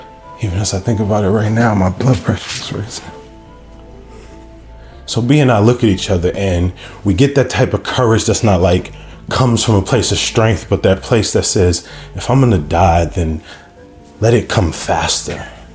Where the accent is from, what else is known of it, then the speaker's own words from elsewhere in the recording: Chicago, Illinois, United States; Because I mentioned I was from Chicago, he could tell that I understood a little bit about